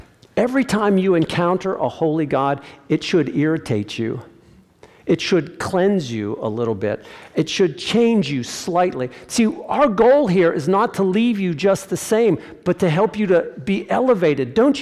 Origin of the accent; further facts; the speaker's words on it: Pennsylvania, United States; I grew up in Pennsylvania, and it was along fence rows.